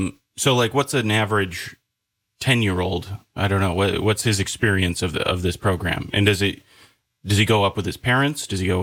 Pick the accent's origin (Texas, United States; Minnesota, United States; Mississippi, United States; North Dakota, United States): Minnesota, United States; I'm not from around here. I'm originally from Minnesota, which has a couple of ski hills technically, but nothing like this.